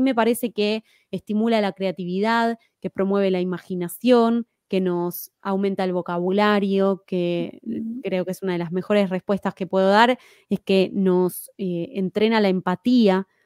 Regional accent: Argentina; aunque en mi país, en Argentina, no estaba tan difundido

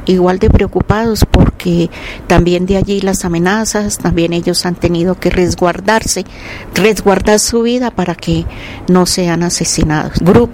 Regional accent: Colombia

